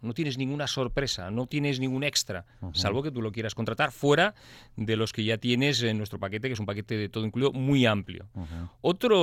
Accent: Spain; Somos españoles, no nos engañemos.

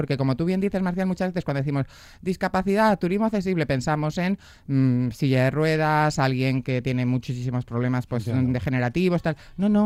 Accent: Sigüenza, Castilla-La Mancha, Spain; Como todos sabéis, efectivamente, soy de Sigüenza

